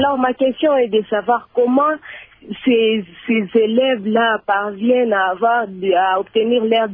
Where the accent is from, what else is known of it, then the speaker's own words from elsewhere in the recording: Lubumbashi, Haut-Katanga, DR Congo; ici chez nous à Lubumbashi